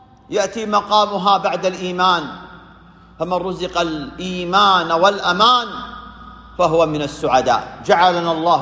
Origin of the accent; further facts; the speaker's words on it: Saudi Arabia; وعلى هذا قامت بلادنا المملكة العربية السعودية